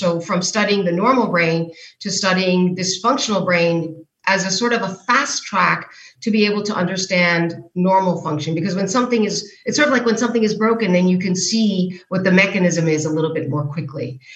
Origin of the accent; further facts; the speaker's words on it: New York City, New York, United States; At the moment, I am, in fact, in Cologne, Germany, but I'm a New Yorker, so usually I'm there.